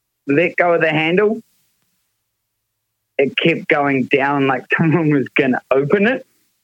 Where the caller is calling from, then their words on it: Auckland, New Zealand; also born or lived in Australia; I'm calling from Auckland, New Zealand.